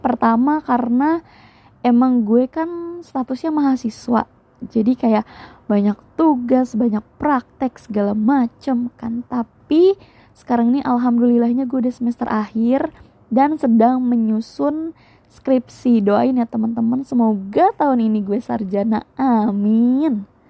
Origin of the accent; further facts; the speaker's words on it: Serang, Banten, Indonesia; lokal dari daerah saya di Serang atau mungkin daerah-daerah tetangga gitu kan